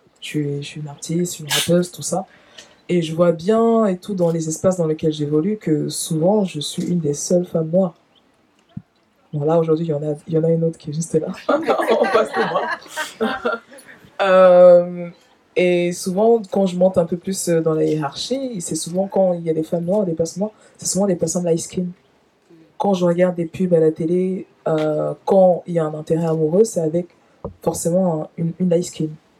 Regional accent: Cameroon; born there; moi je suis née au Cameroun par exemple

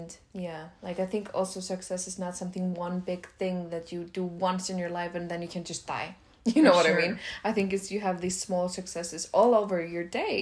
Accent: Iceland; Maybe we will do an episode about Iceland and how it was growing up in Iceland.

